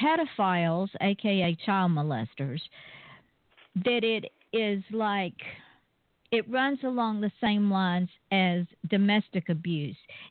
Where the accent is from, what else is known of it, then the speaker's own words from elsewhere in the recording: the South, United States; I'm from the South, so it was accepted, and you didn't talk about it.